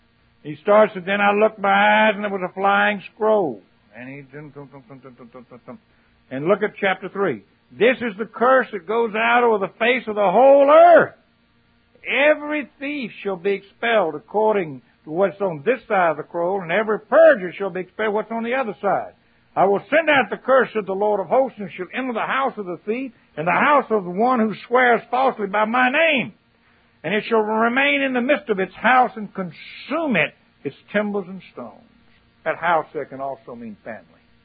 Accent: the South, United States; I was raised in the South. We had a hoodoo who lived down the road from us.

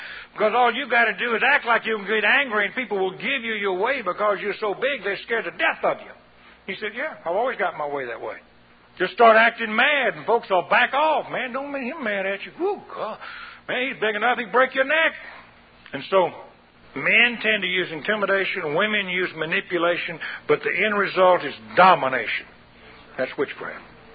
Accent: the South, United States; I was raised in the South where the porch is about this high off the ground

